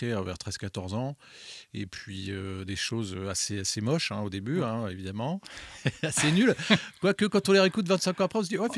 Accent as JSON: {"language": "French", "country": "France", "said": "Parce que j'estimais qu'écrire en anglais, quand on est français, c'était pas satisfaisant pour moi."}